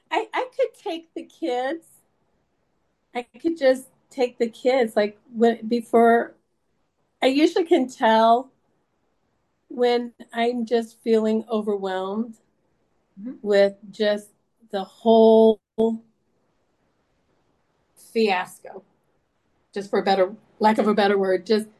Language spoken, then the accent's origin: English; Midwest, United States; now in Oregon, United States; I'm from the Midwest and live in Oregon.